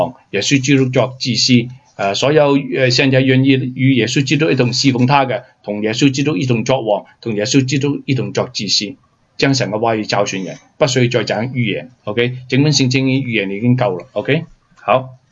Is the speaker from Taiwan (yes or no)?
no; Hong Kong; born there; 我就回去香港，我出生的地方